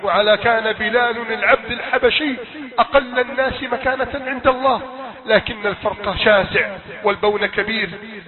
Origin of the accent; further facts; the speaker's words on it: Egypt; بلدنا مصر